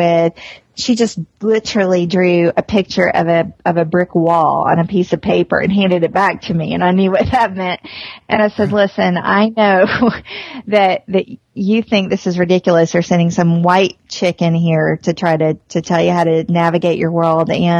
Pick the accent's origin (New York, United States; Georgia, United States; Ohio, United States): Georgia, United States; Atlanta; So, you know, I'm from the South, so I grew up in Atlanta. And I come from a long line of animated storytellers.